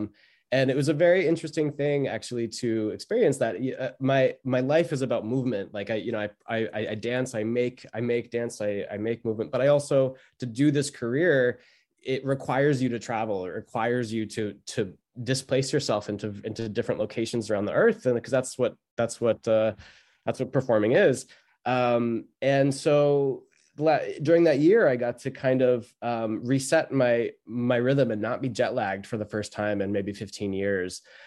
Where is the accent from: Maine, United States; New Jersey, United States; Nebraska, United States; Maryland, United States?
Maine, United States; Glenburn; I'm a Mainer. I'm from Glenburn, up outside of Bangor.